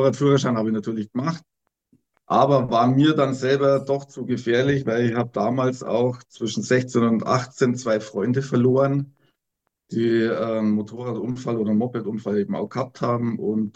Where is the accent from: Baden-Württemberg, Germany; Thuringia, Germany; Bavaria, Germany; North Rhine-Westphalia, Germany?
Bavaria, Germany; Aichach; Und ich komme aus der Nähe von Augsburg, Eichach